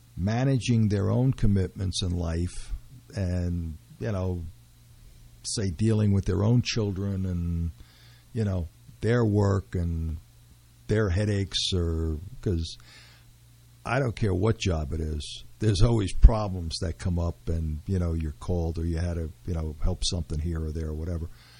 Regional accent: Teaneck, New Jersey, United States; also born or lived in Brooklyn, United States; I mean, I was born in Brooklyn. I was raised there halfway, and then they moved to Teaneck.

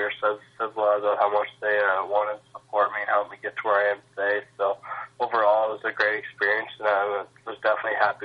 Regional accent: Summerside, Prince Edward Island, Canada; then just growing up in Summerside playing minor hockey for the Capitals, it just came a dream of mine playing in the NHL one day

